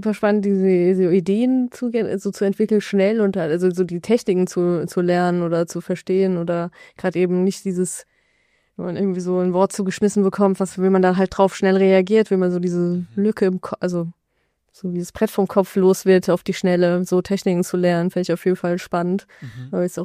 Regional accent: Mainz, Rhineland-Palatinate, Germany; Ich komme aus Mainz.

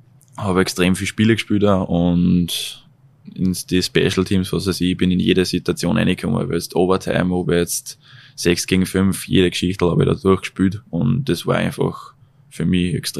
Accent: Linz, Upper Austria, Austria; Natürlich bin ich auch ein Linzer, das heißt, ich bin einfach unter meiner Leiter da und das taugt mir.

